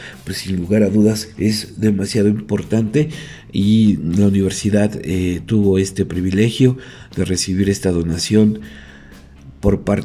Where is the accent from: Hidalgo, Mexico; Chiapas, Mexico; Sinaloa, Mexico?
Hidalgo, Mexico; Yo soy el periodista hidalguense